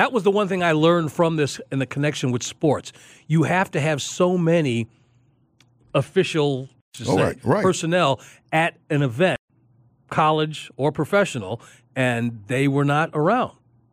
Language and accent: English; Chicago, Illinois, United States; I remember that, you know, growing up in Chicago.